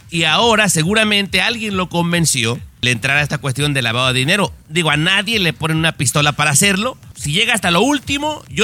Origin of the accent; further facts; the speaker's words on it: Morelos, Mexico; soy de ese lugar precisamente donde él es gobernador